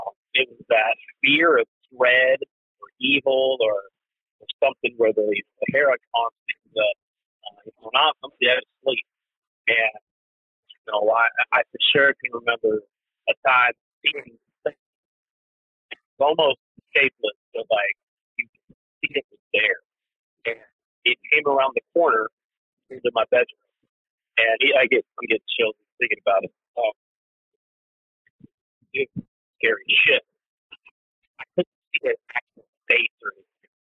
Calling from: Macomb, Illinois, United States; I'm calling from Macomb, Illinois. So I'm not terribly far from you guys. I live, you know, where Western Illinois University is at.

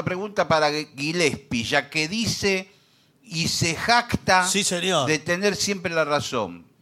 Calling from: Longchamps, Buenos Aires Province, Argentina; de Longchamps. ¿Cómo están?

